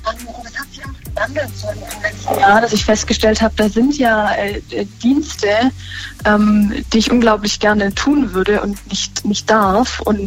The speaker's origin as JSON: {"language": "German", "region": "Baden-Württemberg", "country": "Germany", "said": "ich komme aus dem Norden Baden-Württembergs, aus Hohenlohe, und ich bin eigentlich nur mittelmäßig kirchlich sozialisiert. Also natürlich, ich wurde getauft, meine Mutter aber zum Beispiel ist gar nicht kirchlich"}